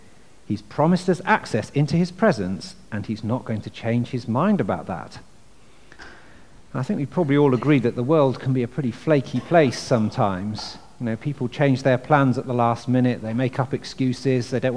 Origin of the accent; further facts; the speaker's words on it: United Kingdom; So what do you think, as reserved British people, what do you think we did?